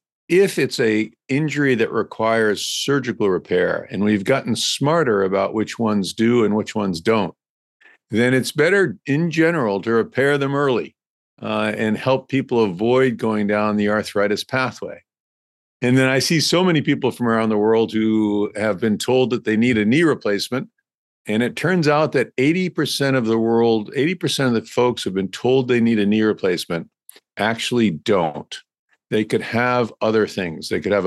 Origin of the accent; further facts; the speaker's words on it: Rhode Island, United States; also born or lived in North Carolina; Well, I grew up in Rhode Island. So as a kid, you know, we would ski up in New England, driving up for the ice